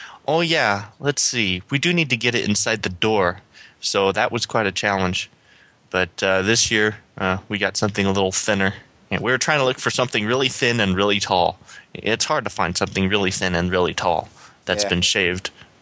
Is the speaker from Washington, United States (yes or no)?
yes; Washington, United States; from Washington State, the frigid Arctic Northwest.